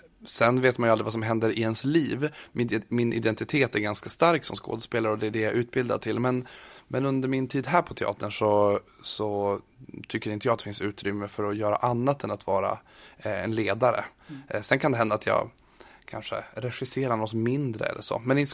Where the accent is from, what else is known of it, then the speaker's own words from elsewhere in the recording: Långsele, Västernorrland County, Sweden; also born or lived in Nordingrå; Men sen när jag var 7 år så flyttade vi till Långsele utanför Sollefteå, så det är där jag är uppväxt.